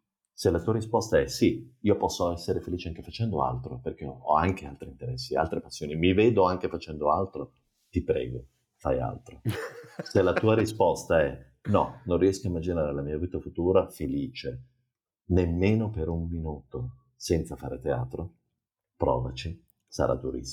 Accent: Reggio Emilia, Emilia-Romagna, Italy; Io sono siciliano di origine, la mia famiglia è di Siracusa, ma sono cresciuto a Reggio Emilia.

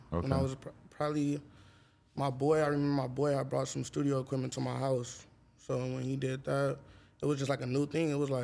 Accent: San Pedro, California, United States; also born or lived in Compton / Long Beach / Lakewood / Bellflower; So I didn't go to school in San Pedro. I went to school all over. I moved from San Pedro to Compton to Long Beach to Lakewood to Bellflower.

